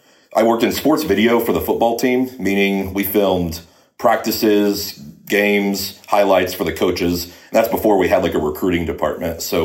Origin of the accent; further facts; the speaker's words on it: Denton, Texas, United States; also born or lived in Arkansas; Yep, so I'm from Denton originally, so Northwest, or DFW resident, and then came up to school in 2006 and stayed through my master's, and then I've stayed in Northwest Arkansas since then.